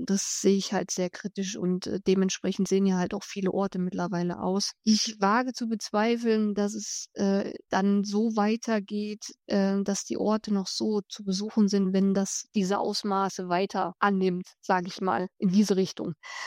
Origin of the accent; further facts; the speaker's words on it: Thuringia, Germany; die lebt irgendwo im Thüringer Wald. Auch in meiner Heimat.